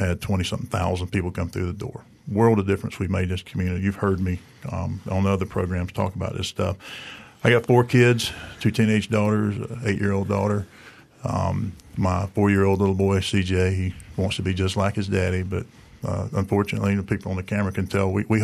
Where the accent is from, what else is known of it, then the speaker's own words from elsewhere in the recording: Marianna, Florida, United States; Well, I'm cut from a little different cloth. I came from Mariana a long time ago. I grew up on a peanut farm, where all I really wanted to do was be a farmer.